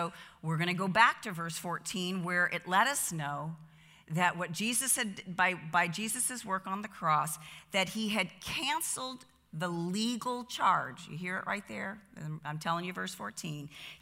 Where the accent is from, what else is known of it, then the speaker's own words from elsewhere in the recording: the South, United States; I think I'm from the Southern Bible Belt, and I'm going to tell you, most churches there, I don't care what faith tradition they are, really struggle with a Christian being able to drink alcohol.